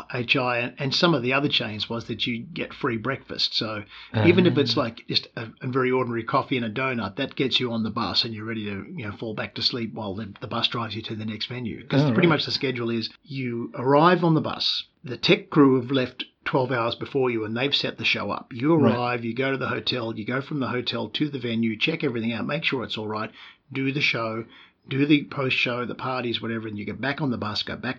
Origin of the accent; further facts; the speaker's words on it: Melbourne, Victoria, Australia; also born or lived in Sydney / Newcastle; I was born in Melbourne, in suburban Melbourne, in Springvale, a good 15, 20 k's from Melbourne, central city. I grew up in suburbs, and then I moved to Sydney.